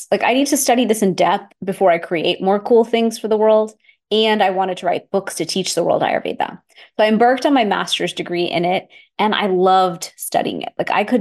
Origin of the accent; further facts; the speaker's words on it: Houston, Texas, United States; I'm from Houston, Texas, and I grew up going to India every year of my life with my parents.